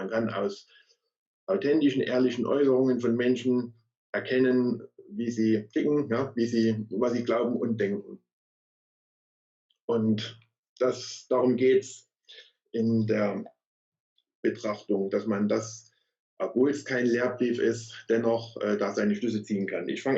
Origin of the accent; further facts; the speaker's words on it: Leipzig, Saxony, Germany; bin gebürtiger Leipziger und bin 53 Jahre alt, bin in der evangelisch-freikirchlichen Brüdergemeinde in Leipzig groß geworden, bin im Prinzip immer schon gläubig von Kindheit